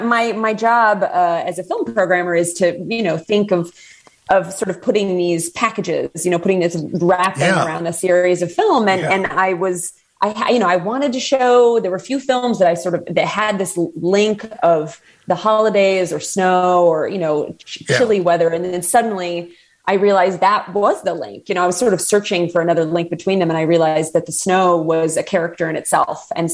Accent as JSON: {"language": "English", "region": "Iowa", "country": "United States", "tie": "born or raised there", "said": "to reopen the movie theater in my hometown, that small Iowa town, the single screen theater."}